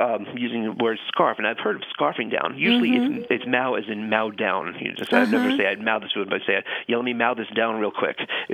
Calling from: Santa Monica, California, United States; I'm calling from Santa Monica, California.

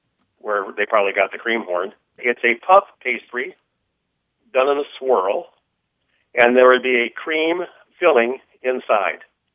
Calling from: Council Bluffs, Iowa, United States; I'm calling from Council Bluffs, Iowa.

